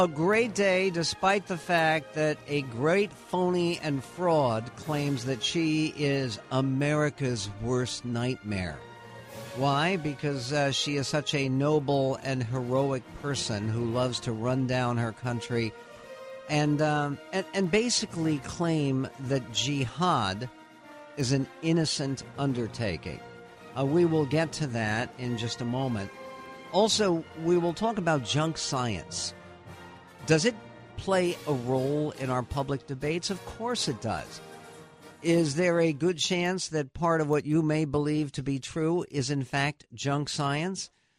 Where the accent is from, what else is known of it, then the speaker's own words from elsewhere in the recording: United States; As an American, I should be free to share and discuss scripture and teachings of my beloved prophet.